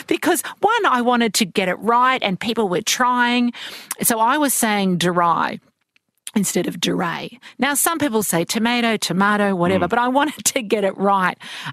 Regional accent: Matraville, New South Wales, Australia; born there; I'm a city girl. I was born in Matraville near La Perouse

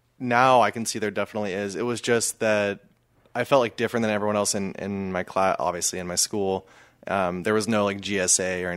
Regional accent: Oregon, United States; also born or lived in Vista, United States / Pennsylvania, United States; I was born in Vista, which is near Escondido in Southern California. Then we moved to Pennsylvania for a few years and then moved to Southern Oregon and settled down for my elementary and middle school years.

